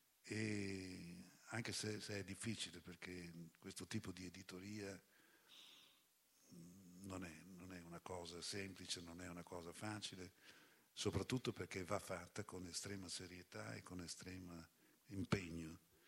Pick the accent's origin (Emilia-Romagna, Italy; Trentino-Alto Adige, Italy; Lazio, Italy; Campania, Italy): Emilia-Romagna, Italy; Ravenna; io potevo dire sono di Ravenna